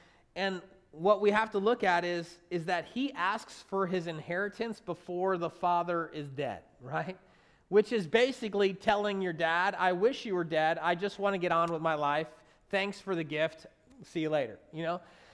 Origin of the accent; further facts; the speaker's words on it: New Jersey, United States; I'm from New Jersey. I've only seen some pigs from a distance